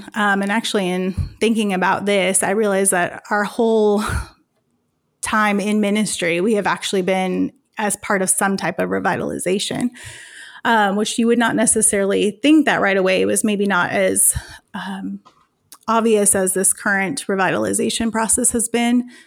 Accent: Phoenix, Arizona, United States; now in Napa, United States; No, we are actually from Phoenix, Arizona.

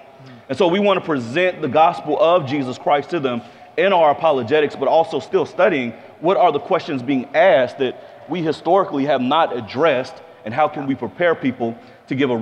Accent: Jacksonville, Florida, United States; Well, for my story, I'm from Jacksonville, Florida, which if you don't know, is the capital of Southern Georgia. last stop of the Bible Belt in Florida.

